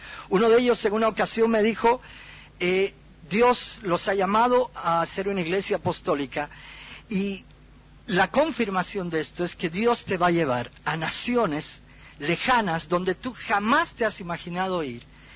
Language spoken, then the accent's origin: Spanish; Bolivia; estando ahí en Bolivia, en mi país